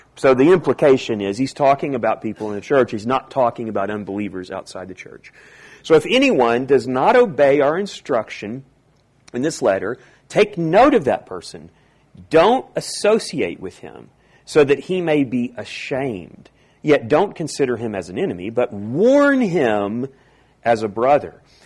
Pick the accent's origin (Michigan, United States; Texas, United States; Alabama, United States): Texas, United States; Now, I come from East Texas, and I live within the Bible Belt.